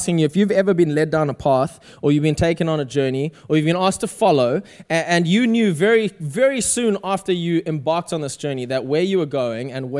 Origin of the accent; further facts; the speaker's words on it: South Africa; a quick story from my life growing up in South Africa.